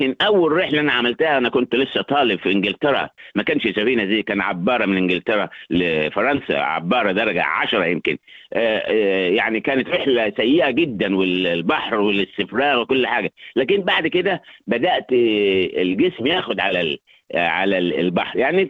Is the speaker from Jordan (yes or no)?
no; Port Said, Port Said Governorate, Egypt; أنا من بورسعيد